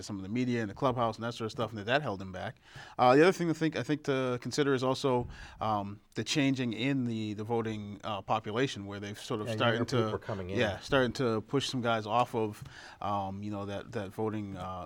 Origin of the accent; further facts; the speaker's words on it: Massachusetts, United States; I know growing up in Massachusetts, they used to always say